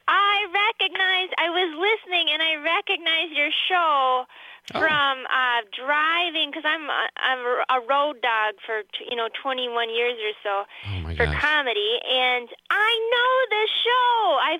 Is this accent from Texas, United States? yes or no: no; Wisconsin, United States; I'm a border kid too, right? So we grew up in Burnett County. We got Minnesota channels